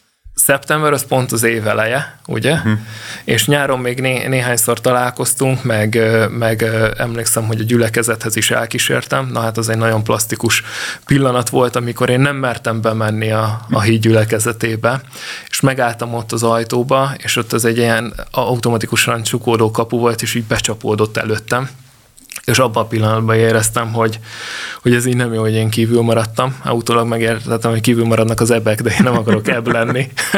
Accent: Budapest, Hungary; mint budapesti városi ember voltam mindig is

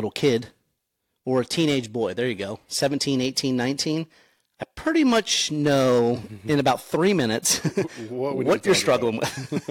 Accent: South Anvil, United States; I grew up here in South Anvil, actually on this farm. My grandparents farmed this, and I just spent all my time here. So I was born and raised here, been here my whole life. I'm 39

